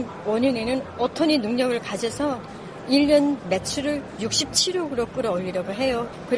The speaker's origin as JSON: {"language": "Korean", "country": "North Korea", "said": "제가 탈북민인 것만큼"}